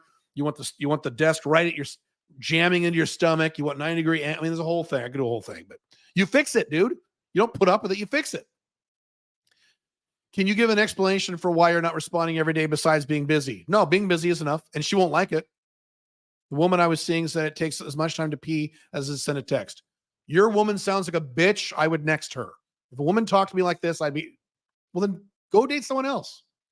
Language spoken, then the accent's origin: English; United States; And I love visiting London as an American.